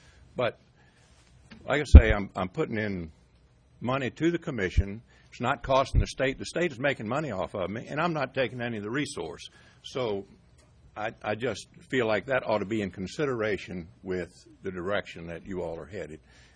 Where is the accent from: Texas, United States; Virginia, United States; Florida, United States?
Virginia, United States; Reedville; I'm from Reedville. I've worked on the water all my life.